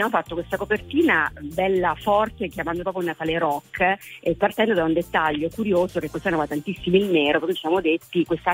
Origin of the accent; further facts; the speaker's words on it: Perugia, Umbria, Italy; Io torno nella mia terra, che è Perugia, che è proprio quindi l'Umbria